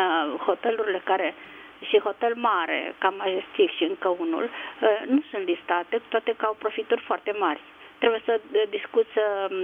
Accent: Constanța, Constanța County, Romania; Eu sunt din Constanța

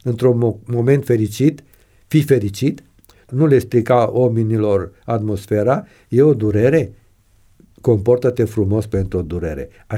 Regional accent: Romania; de care sunt mândru, pentru că sunt român

